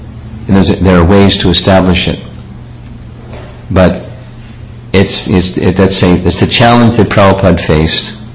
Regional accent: United States; I was unaware of this principle because I grew up in America.

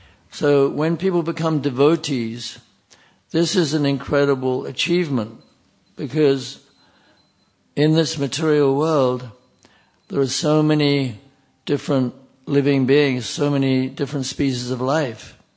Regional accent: London, United Kingdom; I mean, I'm from London, personally, and I live in the country, and I have cows.

